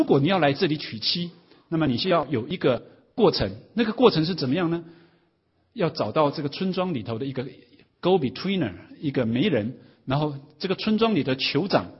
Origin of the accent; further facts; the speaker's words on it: Indiana, United States; 我是从印第安纳来的